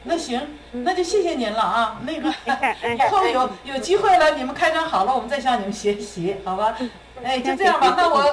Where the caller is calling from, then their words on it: Datong, Shanxi, China; 我是大同，山西大同的，离北京很近。